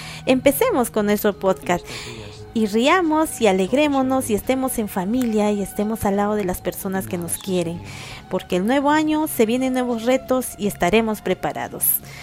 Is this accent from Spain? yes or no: no; Peru; los maestros somos del Perú y el Perú siempre está unido